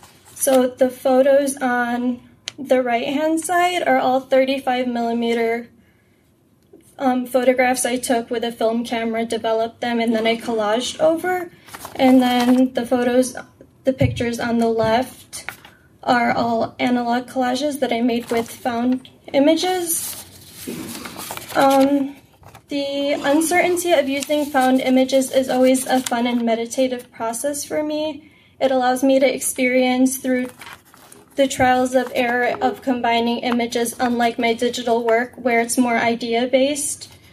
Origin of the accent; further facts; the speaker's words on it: Dearborn, Michigan, United States; I'm a Lebanese-American who was born and raised in Dearborn, Michigan. As a first-generation American, I've been influenced by my cultural background